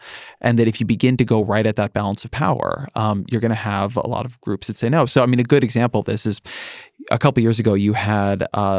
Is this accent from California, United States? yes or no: yes; California, United States; I mean, I'm a Californian, and my vote counts a lot less, particularly in the Senate